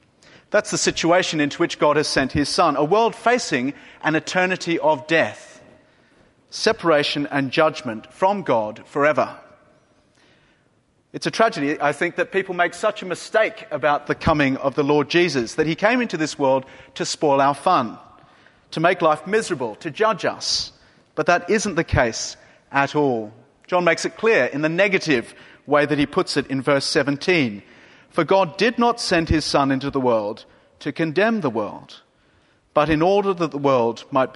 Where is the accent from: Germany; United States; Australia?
Australia; I'm from Australia, as you might know, and as an Australian, you're meant to be a surfer.